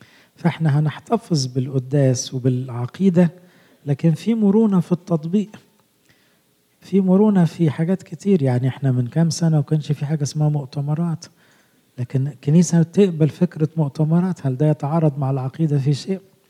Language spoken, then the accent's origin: Arabic; Egypt; now in United States; زي الأسر الجامعية زمان عندنا في مصر